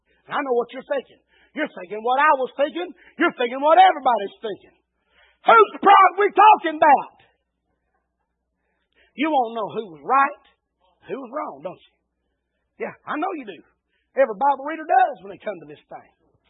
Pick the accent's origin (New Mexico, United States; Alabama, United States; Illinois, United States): Alabama, United States; I'm from Alabama. Blood thicker than water, y'all.